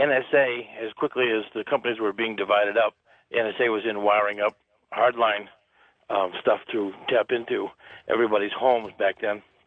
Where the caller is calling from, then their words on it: Holyoke, Massachusetts, United States; from Holyoke, Mass.